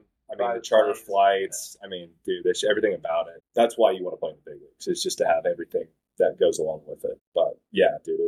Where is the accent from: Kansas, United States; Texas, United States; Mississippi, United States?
Kansas, United States; I was a pretty sheltered kid growing up in Kansas. Went to Aquinas.